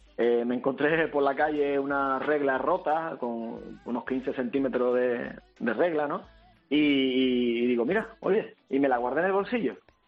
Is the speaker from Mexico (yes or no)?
no; Seville, Andalusia, Spain; accent: seseo; como yo nací en Sevilla y me crié con sevillanos, le aspiramos la Z es del ceseo.